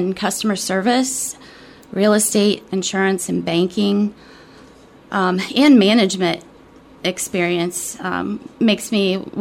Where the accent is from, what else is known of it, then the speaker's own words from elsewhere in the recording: Washington, United States; Yes, I was born and raised in Washington.